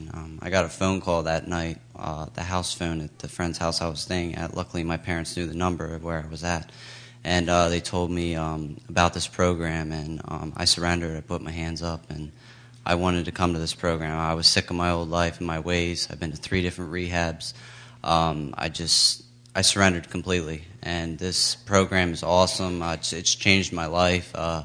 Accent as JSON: {"language": "English", "region": "Pennsylvania", "country": "United States", "said": "Oh, Pennsylvania, sorry."}